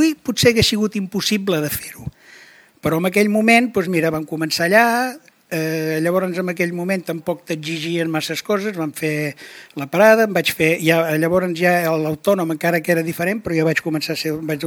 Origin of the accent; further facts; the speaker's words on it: Sant Pere de Ribes, Catalonia, Spain; also born or lived in Sitges; vaig néixer el 1950, el meu pare de Ribes i la meva mare de Sitges. Jo vaig néixer a Sant Pere de Ribes el 1950. I el 1962, l'any de la nevada, precisament, el desembre, vam venir a viure cap aquí a Sitges.